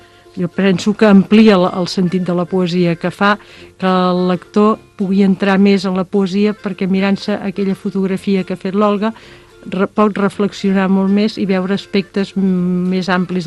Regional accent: Llorenç del Penedès, Catalonia, Spain; Les dues som de Llorenç, ens van conèixer a l'adolescència

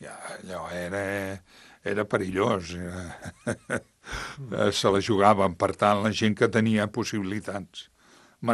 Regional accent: Vilafranca del Penedès, Catalonia, Spain; born there; Jo haig de dir que sóc nascut a Vilafranca, però sóc sortit de Moja, El meu avi era nascut a Moja.

